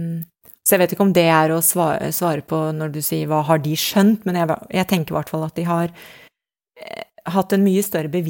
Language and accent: Norwegian; Asker, Akershus, Norway; jeg vokste opp typiske boligfelt I Asker, hvor I hvert hus bodde det mor og far og noen barn, og det var på en måte min verden og det jeg kjente.